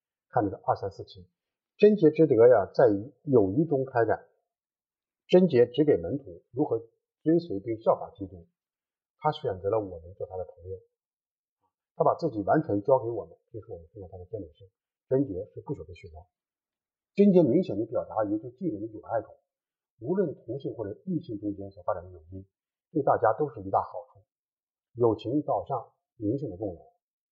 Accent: China; 这个那么这里面可能我们中国人呢不太去讨论这个其中的这个含义

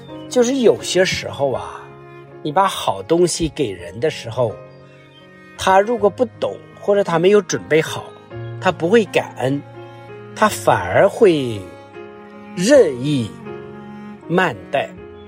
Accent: China; 我们中国人经常说一句俗语

